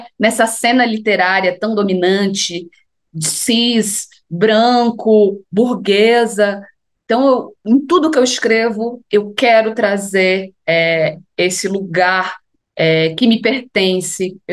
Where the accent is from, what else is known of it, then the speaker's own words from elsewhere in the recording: Paulo Afonso, Bahia, Brazil; Eu sou nordestina, eu sou baiana de Paulo Afonso.